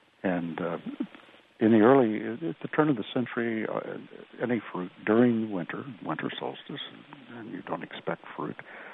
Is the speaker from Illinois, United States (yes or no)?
yes; Herrin, Illinois, United States; also born or lived in Carbondale; coal was everywhere, of course, in deep southern Illinois and in Heron, where I grew up. I was born in Carbondale.